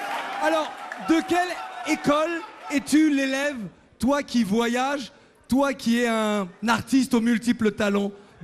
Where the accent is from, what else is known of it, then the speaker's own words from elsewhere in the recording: Central African Republic; comme je suis centrafricain, c'est écrit sur mon t-shirt